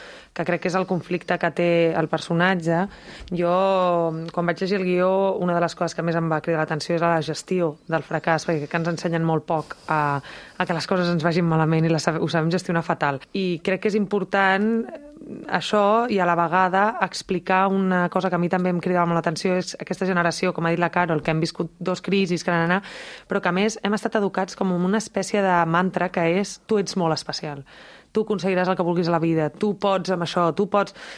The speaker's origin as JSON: {"language": "Catalan", "town": "Barcelona", "region": "Catalonia", "country": "Spain", "tie": "born or raised there", "also_born_or_lived": "Mallorca / Madrid", "said": "jo vaig néixer a Mallorca, però m'he criat a Barcelona, he viscut molts anys a Madrid, llavors no tinc un vincle afectiu amb un lloc"}